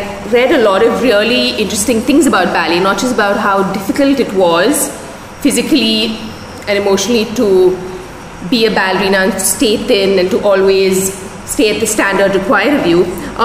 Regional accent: Chennai, Tamil Nadu, India; So when I grew up in Chennai, I remember as a young girl

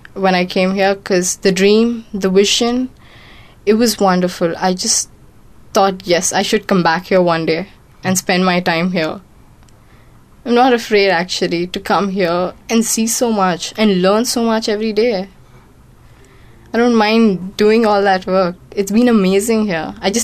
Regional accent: Bangalore, Karnataka, India; I'm from Bangalore.

